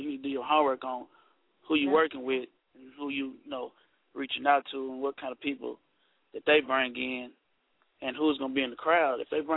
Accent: Nashville, Tennessee, United States; I'm from Nashville, what they call it, Cashville, Tennessee.

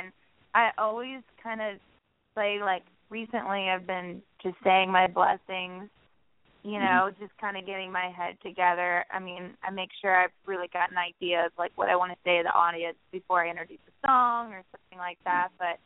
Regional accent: Williamsport, Pennsylvania, United States; it was in the special place that I grew up with in Williamsport. It was the Williamsport Community Arts Center.

